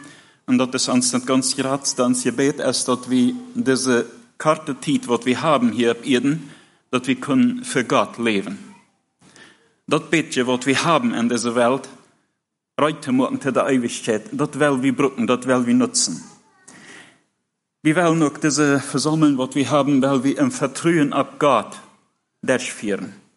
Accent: Russia; German is a second language; moved away as an adult; now in Germany; Ich bin in Russland geboren. Wir sind 19 Jahre, als wir in Deutschland kommen

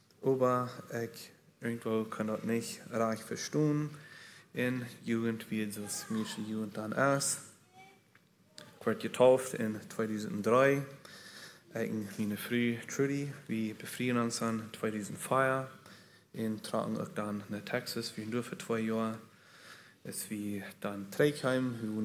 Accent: Leamington, Ontario, Canada; also born or lived in Mexico; Ich bin in Mexiko geboren, aber hier ganz hier in Ontario, in Leamington, abgewachsen.

